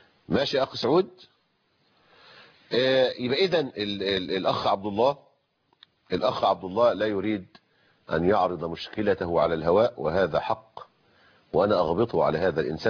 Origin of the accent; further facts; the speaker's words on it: Egypt; عندنا في مصر